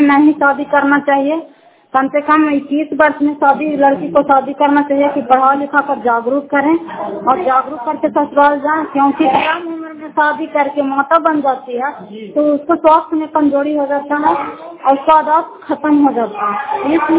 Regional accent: Nalanda, Bihar, India; घर सकते पंचायत मकरौता जिला नालंदा पर ब्लॉक की निवासी हूँ

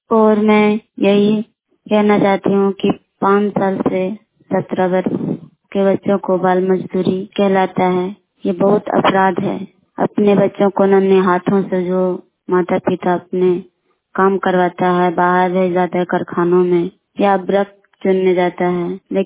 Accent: Sarhata, India; और मैं ग्राम सरहता और पंचायत जानपुर के रहने वाली हूँ।

